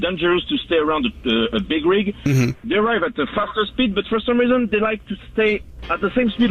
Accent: Canada; I am a truck driver. Right. I'm from Canada

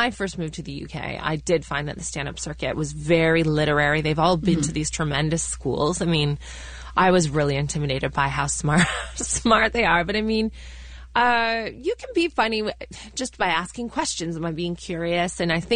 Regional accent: Canada; when I was growing up in Canada, I saw the comedy scene just a little bit when I was starting out

